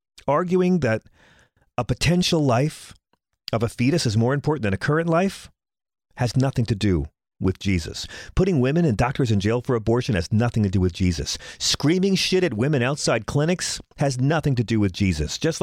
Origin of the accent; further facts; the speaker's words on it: Bohemia, New York, United States; in a speech to cops in Long Island, in my hometown of Bohemia